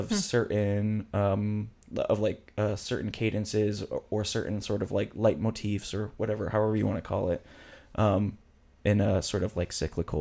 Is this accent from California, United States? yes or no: no; Albany, New York, United States; which is, I'm from Albany and was living in Lawrence at the time